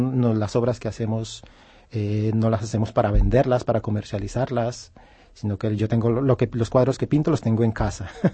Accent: Colombia; now in Barcelona, Spain; mi país de origen es Colombia.

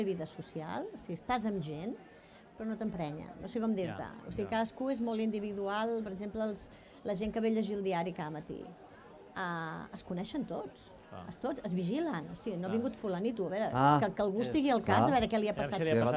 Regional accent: Barcelona, Catalonia, Spain; jo vinc de la Bona Nova.

